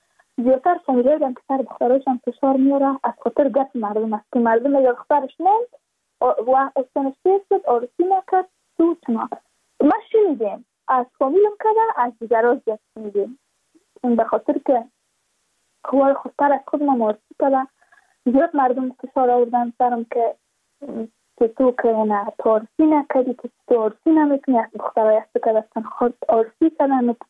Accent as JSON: {"language": "Persian", "region": "Badakhshan", "country": "Afghanistan", "said": "ما از بدخشان هستیم"}